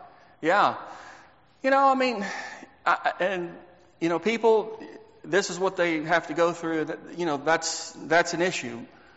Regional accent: Texas, United States; Now, I remember growing up in Texas that I was a young person, but I remember seeing this, that in the early 80s, it was a hard time economically

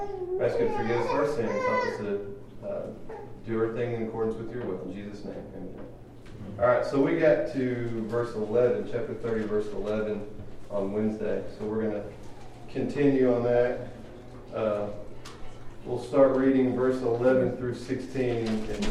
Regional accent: Indiana, United States; That, growing up in Indiana, that was like what we always did every Memorial Day.

